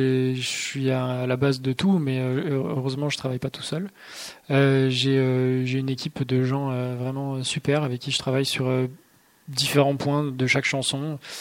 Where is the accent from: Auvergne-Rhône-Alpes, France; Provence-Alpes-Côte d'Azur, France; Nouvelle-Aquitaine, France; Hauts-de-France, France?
Auvergne-Rhône-Alpes, France; now in Lyon, France; Pas en Suisse, non, mais pas loin de la Suisse, en France, dans l'Ain, et en Haute-Savoie, c'est là où j'ai grandi.